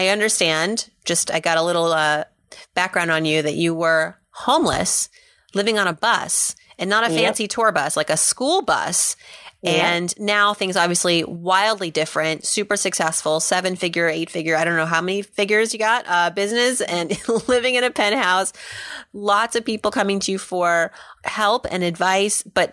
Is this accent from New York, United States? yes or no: yes; New York, United States; As a New Yorker, I typically walk miles and miles a day.